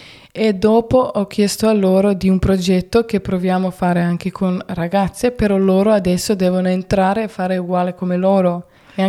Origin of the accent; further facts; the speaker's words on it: Zagreb, City of Zagreb, Croatia; Italian is a second language; Io sono da Zagabria, di Croazia.